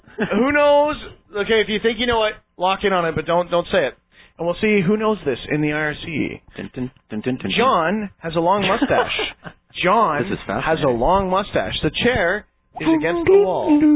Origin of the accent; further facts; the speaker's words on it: Canada; Yeah, I'm a Canadian.